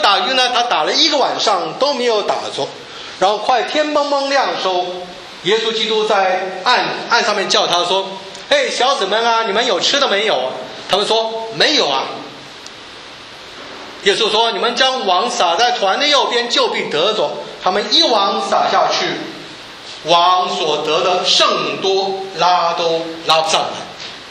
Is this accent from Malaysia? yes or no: no; Taiwan; 我从台湾来的，台湾在所有外不是这个台湾本地生的都叫做外省人。